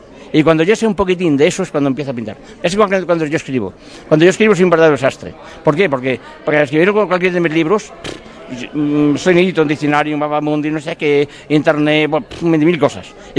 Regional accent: Galicia, Spain; cuando hablo del norte, de Galicia, de mi tierra, que es maravillosa

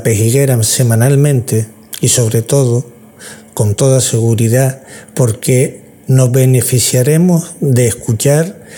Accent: Canary Islands, Spain; en mi pueblo, un pequeño enclave rural de Fuerteventura, llevamos 10 días sin que seamos abastecidos de agua

